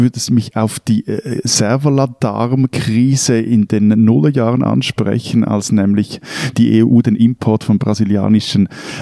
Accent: Zurich, Switzerland; als Zürcher muss ich auch noch die Wiedekerli erwähnen, dünne Schweinsbratwürste.

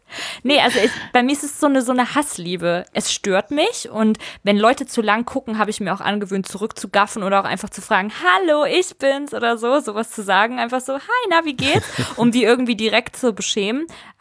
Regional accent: Kassel, Hesse, Germany; ich bin groß geworden in der Vorstadt von Kassel, ist kein Dorf in dem Sinne, ist halt eine Kleinstadt, aber trotzdem ist es wie ein Dorf

